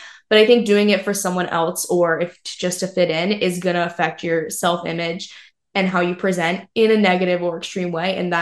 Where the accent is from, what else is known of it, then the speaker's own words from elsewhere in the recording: New Hampshire, United States; And then we grew up in New Hampshire. A lot of people we went to high school with go to UNH